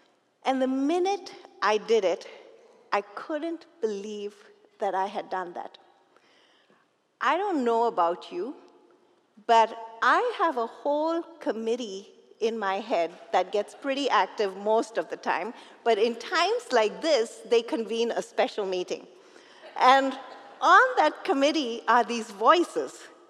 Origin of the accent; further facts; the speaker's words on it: India; As Mel said, I was born in India and I was brought up there.